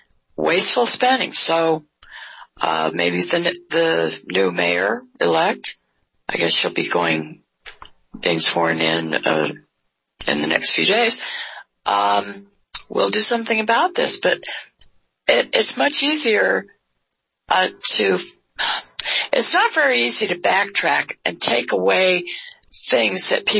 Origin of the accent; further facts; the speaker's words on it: California, United States; I grew up in California. But would I want to return? Nope.